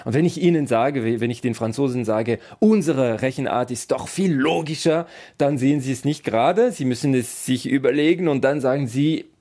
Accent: Vaud, Switzerland; Ich bin zum Beispiel in Waadt aufgewachsen, Regi. Ich habe also immer «oui donc» gesagt.

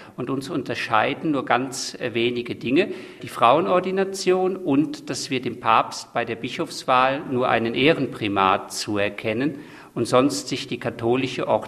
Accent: Rhineland, Germany; born there; Ich bin in Deutschland, im Rheinland, geboren

